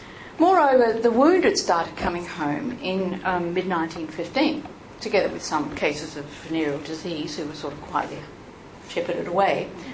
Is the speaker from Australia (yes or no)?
yes; Adelaide, South Australia, Australia; This was the church I was brought up in Flinders Street, Adelaide.